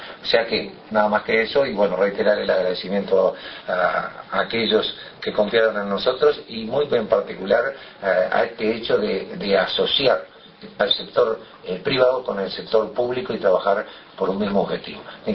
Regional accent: Uruguay; Algo que nos llena de orgullo como uruguayos, como médico veterinario

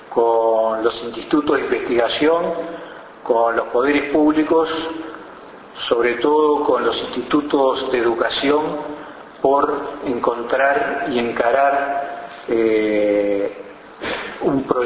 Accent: Uruguay

